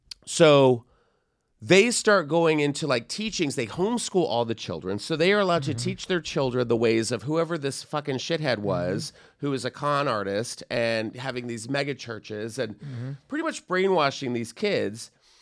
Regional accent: the South, United States; because I remember this, and I remember like growing up in the South, and it's this whole movement.

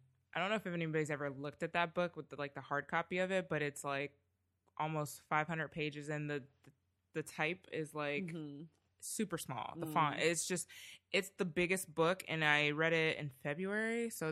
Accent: Canada; I'm originally Canadian. I know a lot of people don't know that about me, but I'm like, where my dad comes from, Trinidad

